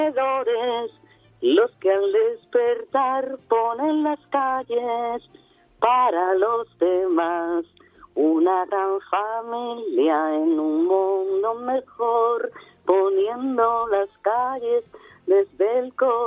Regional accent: León, Castile and León, Spain; ¡Soy leonesa y soy española!

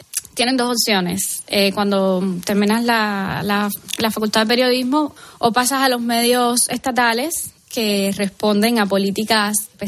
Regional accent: Pinar del Río, Cuba; nosotros somos del occidente del país, somos de Pinar del Río

